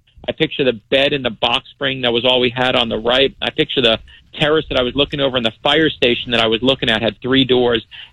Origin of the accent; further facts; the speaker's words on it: Brooklyn, New York, United States; And I'm from New York originally in Brooklyn